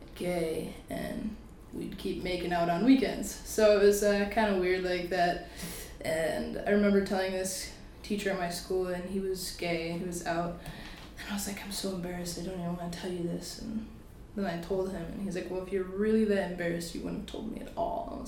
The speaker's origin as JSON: {"language": "English", "town": "Oregon", "region": "Wisconsin", "country": "United States", "tie": "born or raised there", "moved": "as an adult", "lives_now": "Whitewater, United States", "said": "I grew up in Oregon, Wisconsin, so just south of Madison. Cool. Lived there my whole life until I went to Whitewater in 2009."}